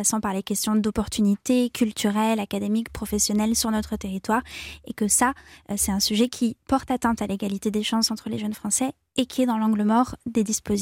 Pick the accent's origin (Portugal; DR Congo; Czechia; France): France; Auvergne-Rhône-Alpes; Oui, effectivement, j'ai grandi dans l'Allier. J'ai eu une enfance donc campagnarde, vraiment très heureuse.